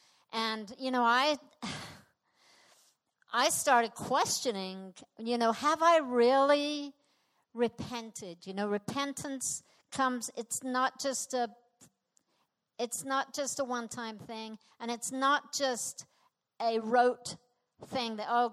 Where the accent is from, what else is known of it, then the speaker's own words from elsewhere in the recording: United Kingdom; I was born British, right? And so I'm a Brit, yeah.